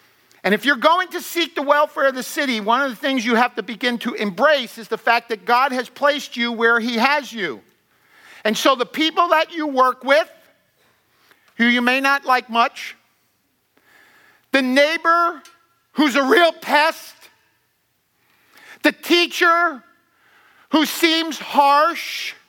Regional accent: New York City, New York, United States; I took a calling back to my hometown of New York City.

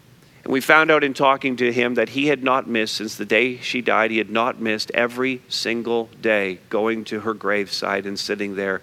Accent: Montreal, Quebec, Canada; And I grew up in Montreal North. Mom and dad grew up in Montreal North.

